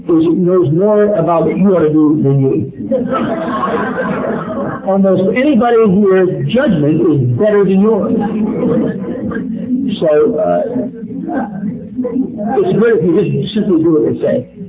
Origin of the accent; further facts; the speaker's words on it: New Jersey, United States; And I should also tell you I'm Irish and I'm Catholic. That's funny. And I'm from New Jersey.